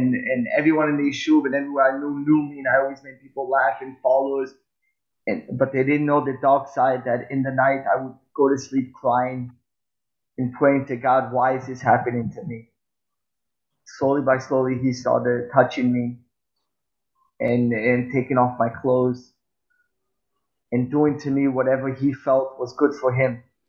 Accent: Israel; also born or lived in Los Angeles, United States; I grew up in a small yeshuv in Israel. And of course, before that, I grew up in Los Angeles. I was adopted by an amazing family that not only took me and took two other brothers of mine and bring us to Israel.

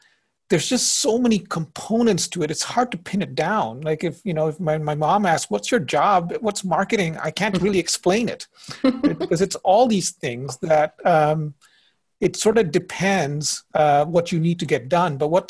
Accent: India; also born or lived in Indonesia; now in United States; I grew up in India and Indonesia.

